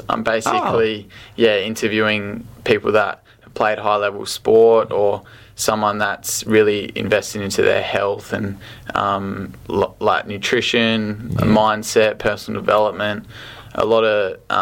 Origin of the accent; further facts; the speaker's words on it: Australia; accent: Australian; Yeah, I do have an English passport, but I'll still, because of my Aussie accent, they still just